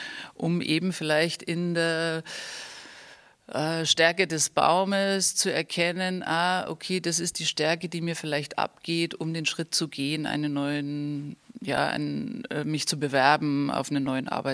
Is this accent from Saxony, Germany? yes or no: no; Tegernsee, Bavaria, Germany; wir sind ja in Tegernsee direkt aufgewachsen